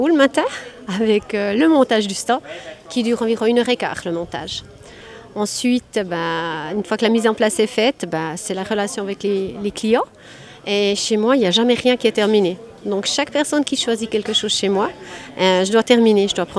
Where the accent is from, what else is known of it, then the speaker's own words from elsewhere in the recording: Crémines, Bern, Switzerland; puis je viens de Crémines.